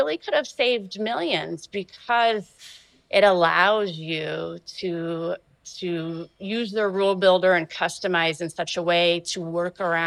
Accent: Midwest, United States; And as a Midwesterner, we say Ascend.

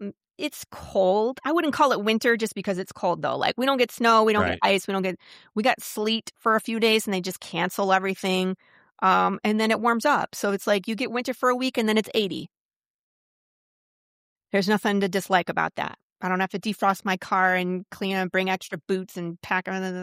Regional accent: Farmington Hills, Michigan, United States; moved away as an adult; also born or lived in Northville / California; now in Texas, United States; Outside of Detroit. I grew up in like Farmington Hills area. My husband and I got married, and we lived in Northville. We went to California and moved back, and then we got relocated from Northville down to Texas

